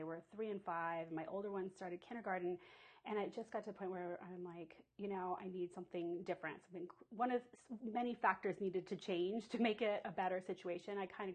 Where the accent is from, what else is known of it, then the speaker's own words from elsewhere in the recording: San Francisco, California, United States; So I grew up in San Francisco Bay Area, and I went to undergrad at UC Irvine.